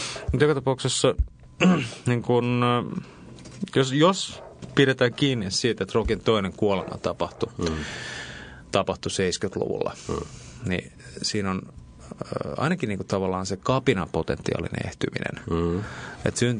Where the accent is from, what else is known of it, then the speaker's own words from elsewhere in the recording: Espoo, Uusimaa, Finland; mä en muista nuoruuteni Espoossa.